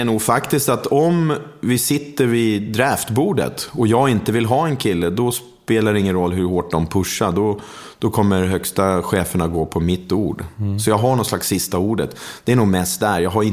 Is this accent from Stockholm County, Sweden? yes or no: yes; Tumba, Stockholm County, Sweden; jag hamnade ju där när jag var bara 3-4 år gammal. Så växte jag upp där